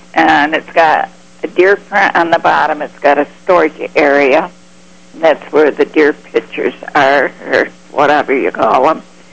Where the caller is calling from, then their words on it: Silver Spring, Maryland, United States; Silver Spring.